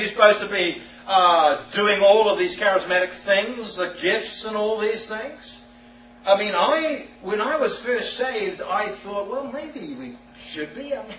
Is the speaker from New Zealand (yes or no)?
yes; New Zealand; accent: New Zealand; now in United States; See, I come from New Zealand. That's the twang. I come from New Zealand.